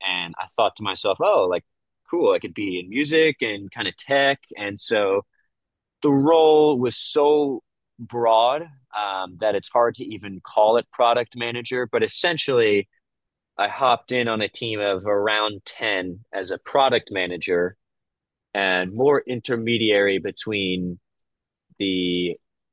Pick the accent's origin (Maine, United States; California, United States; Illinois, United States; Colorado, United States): California, United States; San Diego; No, I'm not from Nashville or Boston. I was from